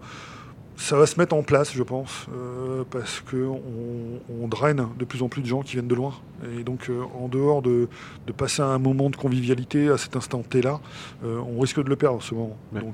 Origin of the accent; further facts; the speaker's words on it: Lille, Hauts-de-France, France; Enfin, nous, on est de Lille.